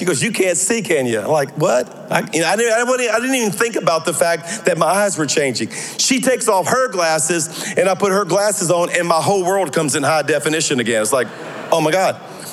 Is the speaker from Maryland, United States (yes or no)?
no; Louisiana, United States; I'm a Cajun from South Louisiana.